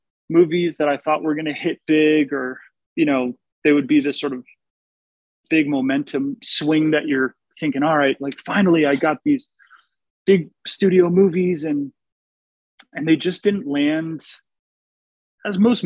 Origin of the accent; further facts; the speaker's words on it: New York City, New York, United States; also born or lived in Connecticut / Los Angeles; Well, so, yeah, I grew up in New York City in Connecticut.